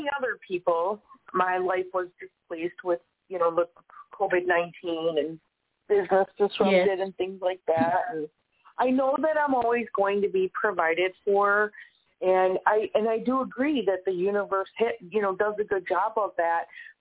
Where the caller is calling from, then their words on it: Wisconsin, United States; and I'm in Wisconsin right now.